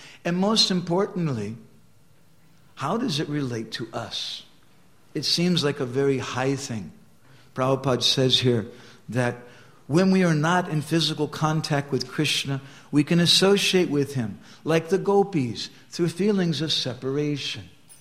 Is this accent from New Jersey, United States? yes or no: no; Colorado, United States; born or raised there